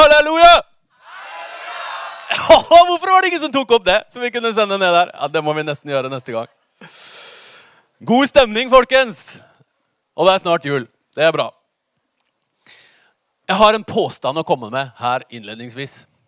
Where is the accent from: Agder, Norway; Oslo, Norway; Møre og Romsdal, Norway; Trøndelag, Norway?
Oslo, Norway; Jeg vokste opp i Oslo.